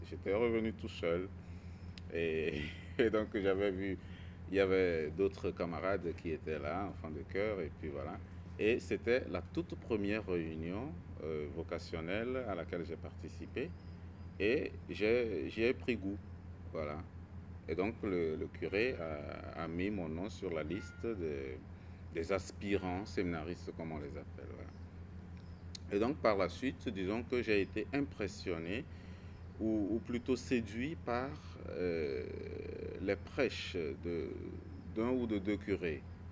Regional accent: Sokodé, Centrale, Togo; je suis originaire du Togo. Je suis né le 4 octobre 1976, donc j'ai bientôt 42 ans.

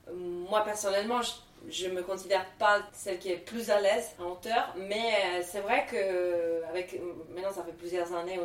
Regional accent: Italy; comme je suis italienne, bah, en Italie, il n'y avait pas forcément

